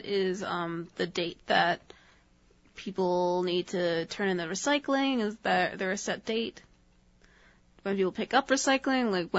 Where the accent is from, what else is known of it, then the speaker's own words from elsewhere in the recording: New York City, New York, United States; And I come from New York City, where you need to recycle too.